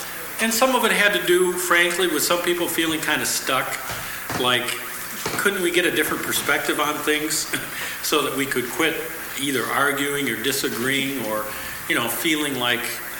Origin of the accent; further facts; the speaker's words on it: Chicago, Illinois, United States; Lutheran pastor, and I'm from Chicago, and I'm here on the teaching staff this week.